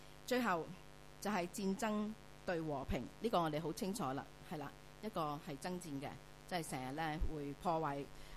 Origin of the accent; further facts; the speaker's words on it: Hong Kong; 呢个咧就唔系我哋香港人或中国人会做